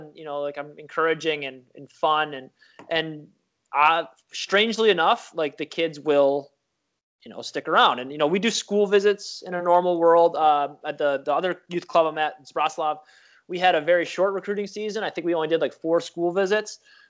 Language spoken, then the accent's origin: English; United States; now in Czech Republic; I hate to say it, but I'm American, and that's kind of cool to kids.